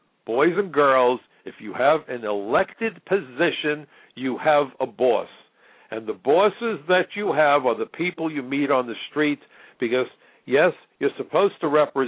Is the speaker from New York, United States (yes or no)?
yes; Brooklyn, New York, United States; When I was a kid growing up in Brooklyn